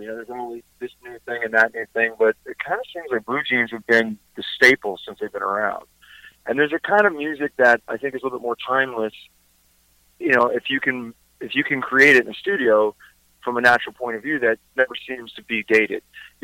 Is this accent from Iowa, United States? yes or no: no; Clearwater, Florida, United States; born there; also born or lived in England / Kansas / Connecticut / North Carolina; now in Nashville, United States; I was born in Clearwater. We moved right to England. Then we came back, moved to Kansas, Connecticut, North Carolina, back to Florida, Los Angeles, and now I live in Nashville.